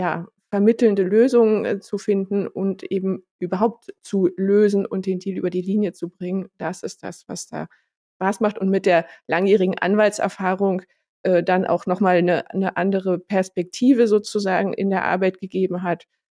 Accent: East Germany, Germany; Ich bin im Osten Deutschlands geboren und groß geworden

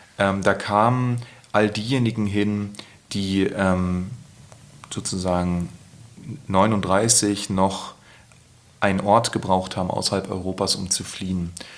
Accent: Berlin, Germany; ich bin 87 geboren, die 90er Jahre waren voller Nazi-Gewalt, jetzt nicht im Friedrichshain, wo ich groß geworden bin

